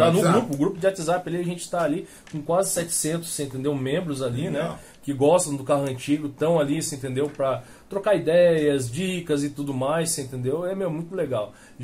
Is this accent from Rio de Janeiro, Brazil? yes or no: no; Apucarana, Paraná, Brazil; born there; Eu, na verdade, sou nascido em Apucarana.